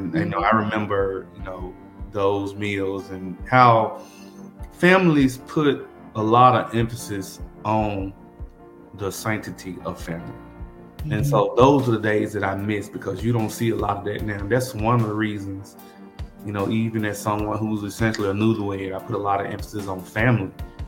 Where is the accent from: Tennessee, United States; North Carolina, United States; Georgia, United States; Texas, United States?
Tennessee, United States; Memphis; And I was just a normal snot-nosed kid growing up in North Memphis, running up and down the street, playing tag football, riding Tonka trucks, going to summer camps.